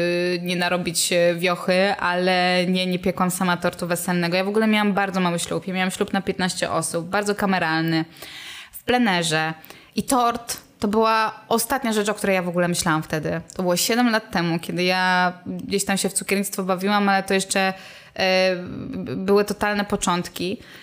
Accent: Kędzierzyn-Koźle, Opole Voivodeship, Poland; Ja z Kędzierzyna Koźla. Z Opolszczyzny.

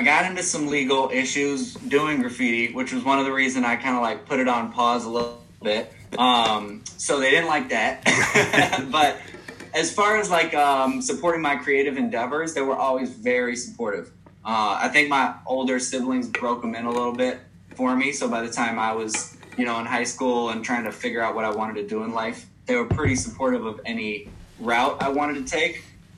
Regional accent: Evanston, Illinois, United States; Yeah, you know, so I grew up in Evanston, like just north of Chicago.

